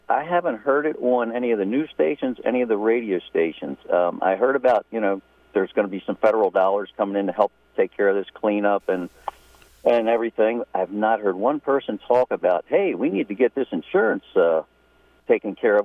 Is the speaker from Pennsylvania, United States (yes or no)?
no; Dundalk, Maryland, United States; I grew up in this area. I grew up in the Dundalk area